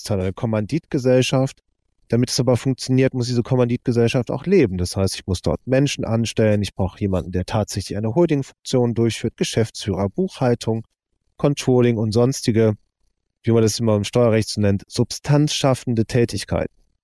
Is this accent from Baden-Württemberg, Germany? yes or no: no; Cologne, North Rhine-Westphalia, Germany; als Kölner